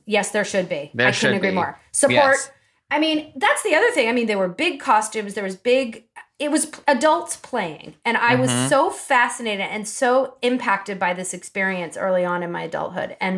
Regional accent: Boston, Massachusetts, United States; I'm actually from the Boston area.

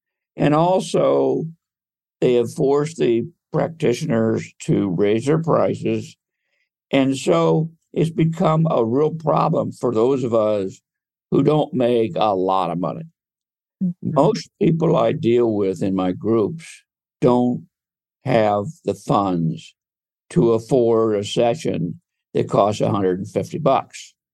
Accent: Delaware, Ohio, United States; I am from Delaware, Ohio. I was born in 1948, so I'm an old man.

